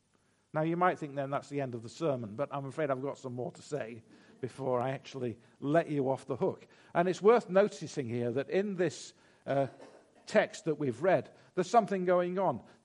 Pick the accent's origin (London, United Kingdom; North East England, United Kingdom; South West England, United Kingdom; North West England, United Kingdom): North West England, United Kingdom; Manchester; And I grew up in Longsight, South Manchester